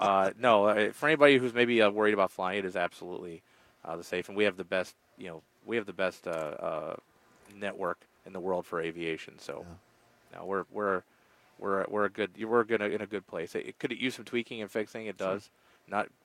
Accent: Pittsburgh, Pennsylvania, United States; I'm born and raised in Pittsburgh.

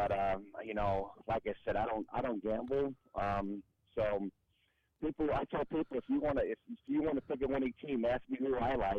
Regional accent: New Jersey, United States; guys that I grew up with in New Jersey and in my area.

